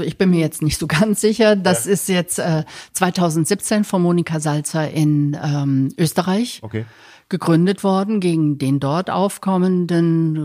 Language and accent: German; Cologne, North Rhine-Westphalia, Germany; now in Rosenheim, Germany; Ich komme ursprünglich aus Köln, da habe ich die letzten Jahrzehnte verbracht und bin erst seit 2 Jahren jetzt knapp hier in Rosenheim und fühle mich hier sehr wohl